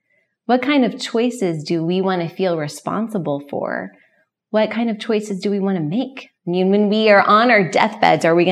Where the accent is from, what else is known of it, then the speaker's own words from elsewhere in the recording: Oklahoma, United States; And the community that we've built and was sort of already there in essence because I grew up in Oklahoma has been amazing for us.